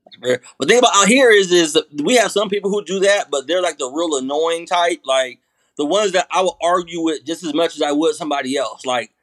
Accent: California, United States; Like I go back to California a lot to visit home

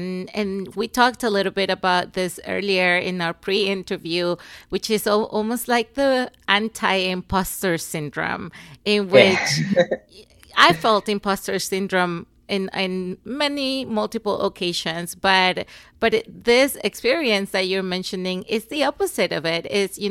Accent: Venezuela; the swimming pools we used to train at in my home town, they were broken for several months. And so the first 6 months of me in my diving career, I didn't touch a swimming pool because we didn't have anything to work with. We had an opportunity to travel to the capital city in Caracas

